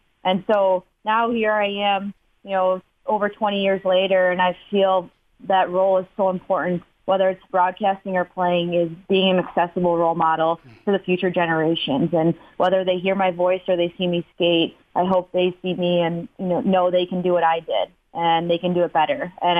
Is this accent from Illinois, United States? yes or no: yes; Chicago, Illinois, United States; But my role models, you know, I grew up in Chicago.